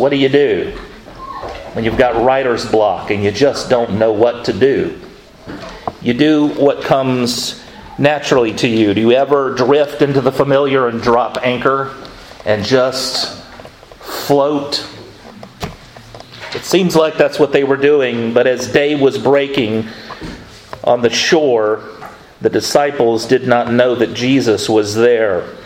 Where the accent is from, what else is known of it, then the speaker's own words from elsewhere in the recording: Florida, United States; And I grew up in Florida and there's lots of water around.